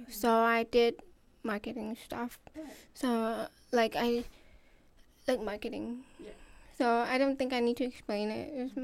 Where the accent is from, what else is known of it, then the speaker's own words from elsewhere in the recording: Vancouver, British Columbia, Canada; I am from Vancouver. I'm originally born and raised here